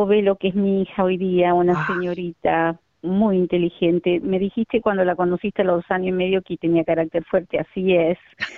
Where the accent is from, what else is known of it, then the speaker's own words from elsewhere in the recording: Argentina; accent: Argentine; ya sabes que soy argentina, se me notan bastante, creo, por ahí el acento que anda.